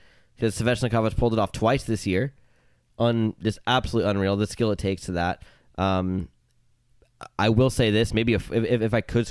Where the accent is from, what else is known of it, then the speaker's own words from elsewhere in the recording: Florida, United States; So childhood, we grew up in South Florida where there was a roller rink every couple miles.